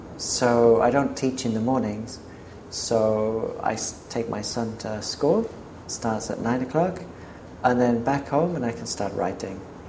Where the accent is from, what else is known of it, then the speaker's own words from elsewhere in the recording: Ashford, South East England, United Kingdom; also born or lived in Folkestone; I grew up in Ashford, then we moved to Folkestone.